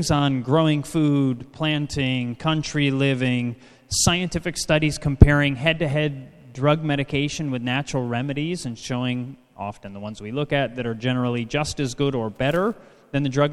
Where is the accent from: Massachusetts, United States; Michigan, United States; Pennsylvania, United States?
Michigan, United States; White Cloud; We are from White Cloud, Michigan, just about halfway up Michigan on the west side of the Lower Peninsula.